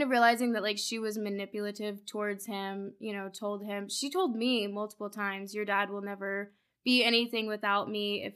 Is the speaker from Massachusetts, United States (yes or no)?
no; Durant, Oklahoma, United States; also born or lived in Tulsa, Oklahoma; So I was born in Tulsa, Oklahoma, and I lived there until I was 7 when my parents divorced. And then my dad got custody, so we moved to right outside of Durant, Oklahoma.